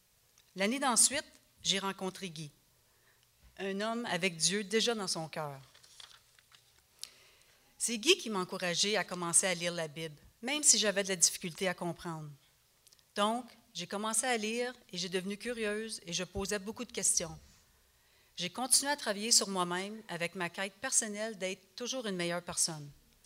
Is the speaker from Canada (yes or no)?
yes; Montreal, Quebec, Canada; born there; Je suis née à Montréal à l'âge de 2 semaines seulement et j'ai été adoptée par un couple qui ne pouvait pas avoir d'enfants.